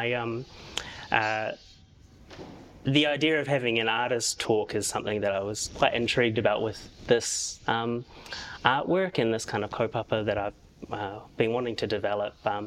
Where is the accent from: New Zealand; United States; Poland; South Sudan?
New Zealand; Whangarei, Northland; I grew up in Whangarei, Te Tai Tokoro, but exploring my taha Māori over on the east coast.